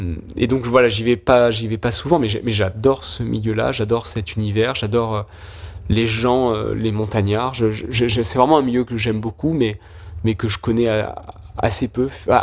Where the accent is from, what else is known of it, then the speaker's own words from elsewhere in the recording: Nouvelle-Aquitaine, France; même si je suis originaire des Charentes